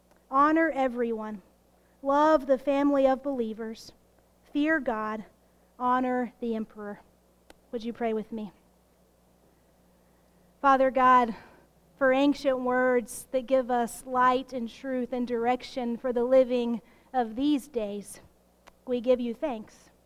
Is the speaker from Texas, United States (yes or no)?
yes; Texas, United States; And I grew up in Texas, the land of oil and cowboys and Republicans.